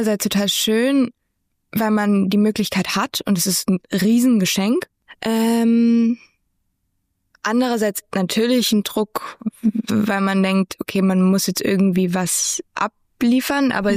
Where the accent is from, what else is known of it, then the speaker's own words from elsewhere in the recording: Germany; Und das fand ich, das war schon so, okay, ich bin aus Deutschland. Woher kennst du mich?